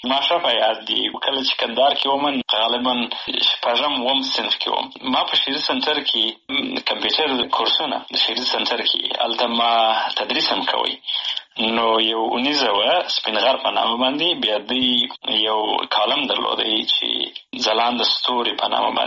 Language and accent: Pashto; Helmand, Afghanistan; also born or lived in Bagram / Pakistan / Kandahar / Nangarhar; فامیل هجرت ته اړ شوی وو پاکستان ته تللي وو د یو څه موده ورې وخت د هغې نه وروسته بیا بېرته راغلي یو په هلمند کې. نو خاپوړې مې په هلمند کې کړي دي.